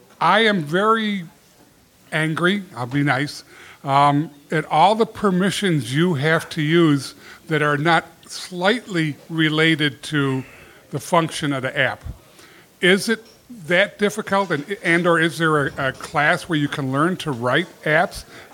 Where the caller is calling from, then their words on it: Greece; English is a second language; Hi, guys. … from Greece.